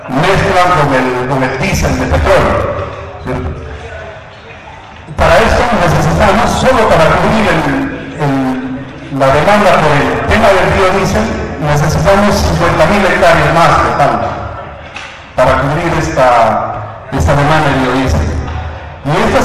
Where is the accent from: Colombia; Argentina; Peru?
Peru; Somos más peruanos